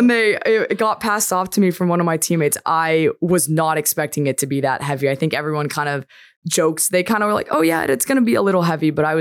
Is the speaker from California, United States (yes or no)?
yes; Hermosa Beach, California, United States; I think I played 6 out of my 8 years of youth hockey in Southern California with the Junior Ducks.